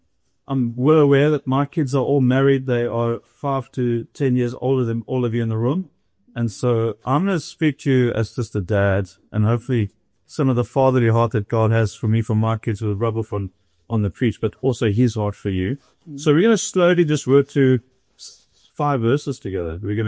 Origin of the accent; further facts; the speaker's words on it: East London, Eastern Cape, South Africa; and we are originally from the Eastern Cape, East London.